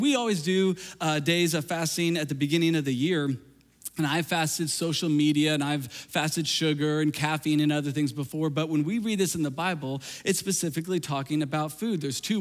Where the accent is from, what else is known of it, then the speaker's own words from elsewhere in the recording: Galesburg, Illinois, United States; it was in a youth group I grew up in Galesburg, Illinois.